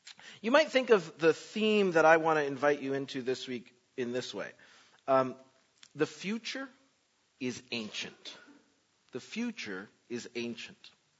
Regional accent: Michigan, United States; I come from West Michigan, where everybody's a Christian.

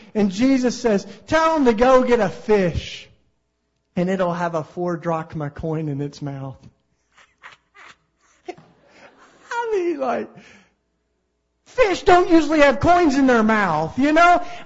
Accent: Tennessee, United States; I mean, I grew up in East Tennessee, and my dad was in Vietnam

